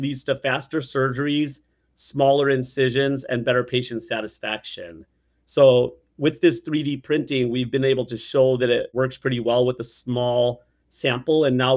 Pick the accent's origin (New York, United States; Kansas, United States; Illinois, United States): Illinois, United States; Chicago; I was born and raised in Chicagoland, and a lot of my colleagues trained around here.